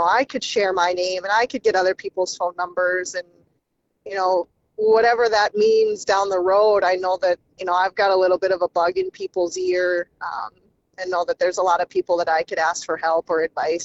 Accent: Oneida, United States; lives in my hometown of Oneida.

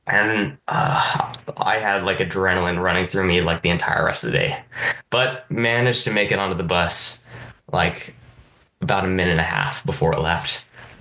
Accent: Carlsbad, California, United States; I was still living in Carlsbad, which is kind of where I consider my hometown.

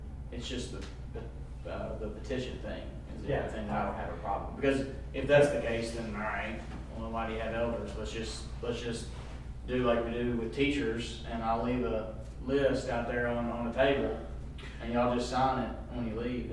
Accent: Colorado, United States; So something pretty similar happened at the congregation I grew up at in Colorado.

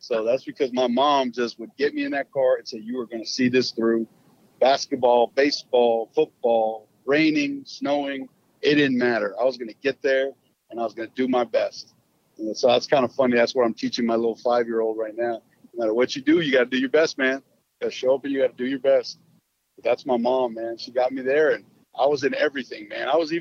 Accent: Texas, United States; And it really like lit me up, you know, growing up in West Texas, that really sunk in.

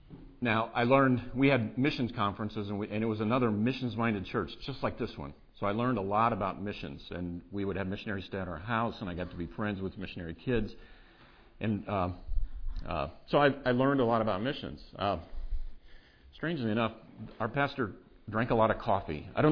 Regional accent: Missouri, United States; there's just so many similarities between Hope Bible Church that I grew up in Missouri and Jansen Bible Church.

